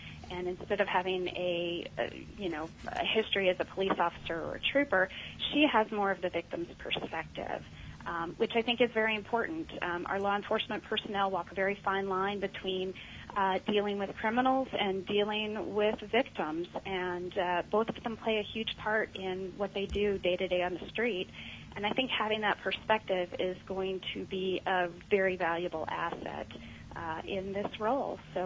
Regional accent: Anchorage, Alaska, United States; I am from Anchorage, Alaska.

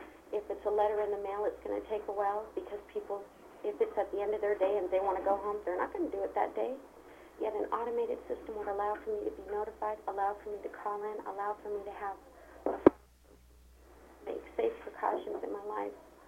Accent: Eagle River, Alaska, United States; I'm from Eagle River.

